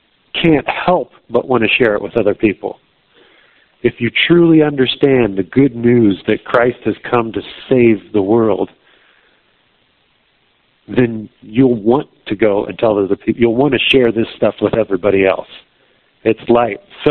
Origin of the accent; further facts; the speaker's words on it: United States; But as an American who has millions of these things stacked around us, there's no excuse for not knowing this.